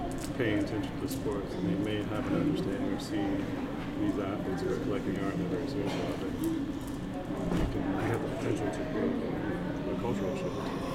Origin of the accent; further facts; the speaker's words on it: Maryland, United States; So I grew up in Maryland, and I had very little exposure to the arts